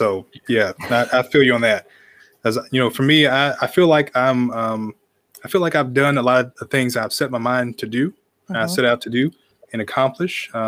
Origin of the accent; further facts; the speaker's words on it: Memphis, Tennessee, United States; now in South Haven, United States; especially in Mississippi and Tennessee, because I'm from Memphis. Originally I live in South Haven now.